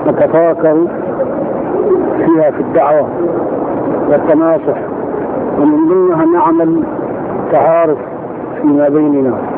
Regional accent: Sudan; طيب يعني عندنا في السودان يأتينا شباب من مناطق مختلفة

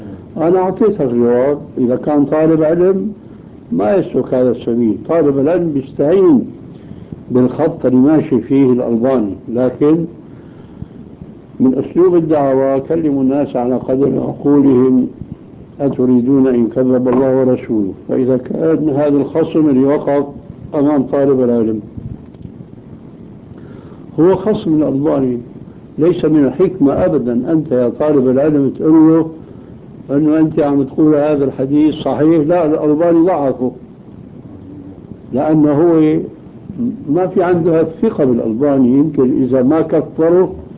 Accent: Syria; ومثل ما قيل عنا في الشام كل ديك على مزبلته صياح

